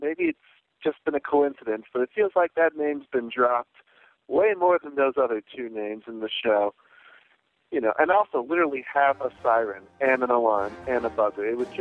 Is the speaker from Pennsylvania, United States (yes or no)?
no; DeKalb, Illinois, United States; I'm from DeKalb, Illinois, and this is my sound opinion.